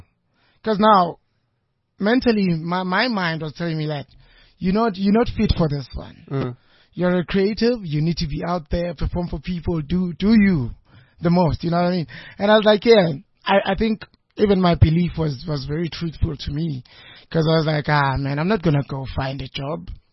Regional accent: Meadowlands, Gauteng, South Africa; I grew up in Meadowlands, first off, in Zone 10. And then my parents moved from Meadowlands. Then we went to Pretiatland.

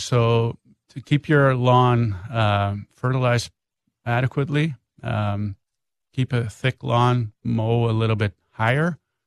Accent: Netherlands; moved away; We moved in 2003 from the Netherlands, and a few years later, we got into landscaping.

